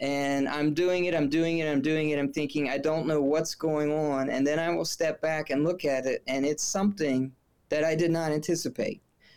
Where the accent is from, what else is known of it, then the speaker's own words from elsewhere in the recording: West Virginia, United States; A lot of my fiction is set in my home state of West Virginia, although I have a lot of fiction which I've finished and looking for publishers that's not about West Virginia and Appalachia.